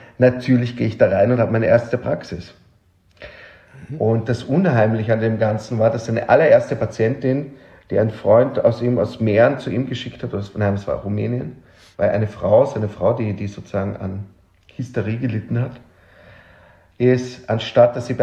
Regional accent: Vienna, Austria; was sozusagen Wien mir schenkt, meine Heimatstadt mir schenkt

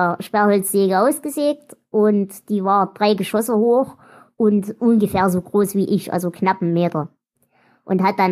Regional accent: Saxony, Germany; über Weihnachten in meiner Heimat, den Erzgebirge, reden

